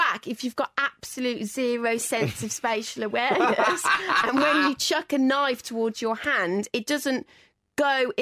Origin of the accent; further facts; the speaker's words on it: Birmingham, West Midlands, United Kingdom; So I'm Brummie.